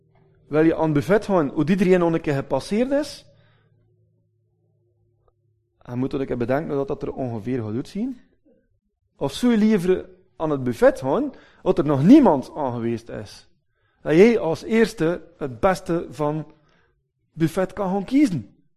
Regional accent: Belgium; Wieder als Belgen zijn nogal terughoudend in die ding.

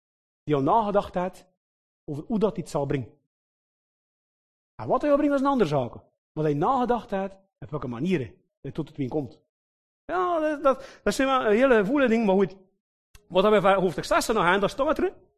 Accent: Flanders, Belgium; we zijn Vlaming onder elkaar.

